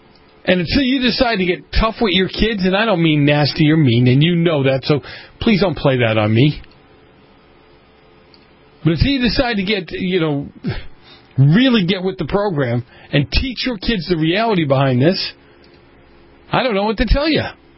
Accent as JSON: {"language": "English", "region": "New England", "country": "United States", "tie": "born or raised there", "said": "I grew up in New England. A lot of those towns have their own stories as how they came about, how they came into being."}